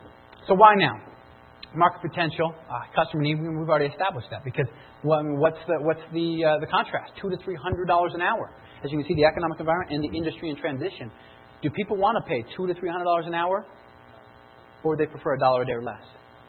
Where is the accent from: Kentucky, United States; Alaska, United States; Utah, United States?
Utah, United States; St. George; I come from St. George, so this is cold for me.